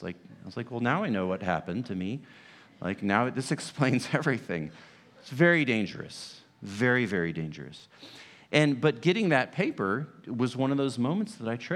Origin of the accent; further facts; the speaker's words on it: Fort Knox, Kentucky, United States; born there; This is the birth papers from when I was born in Fort Knox, Kentucky in 1972.